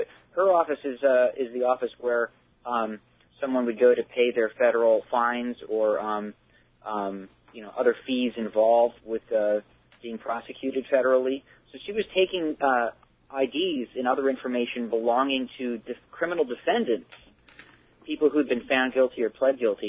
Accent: Nebraska, United States; born there; I was born in Nebraska

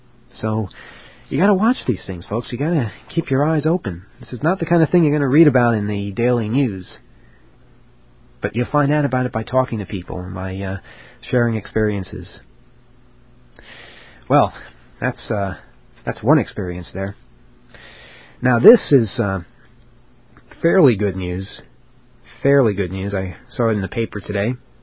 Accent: United States; I'm an American, and when I go overseas and come back, they don't ask me my political beliefs on the way back in.

